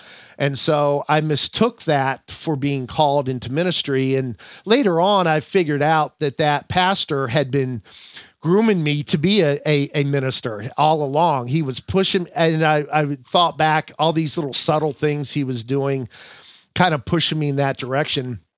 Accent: Ohio, United States; We went on a mission trip out to California. I grew up in Ohio, so we went across country and went into Mexico.

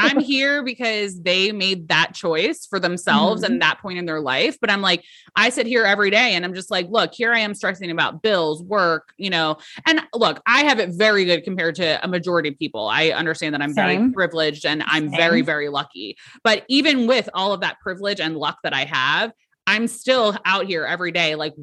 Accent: New Jersey, United States; I'm from New Jersey originally.

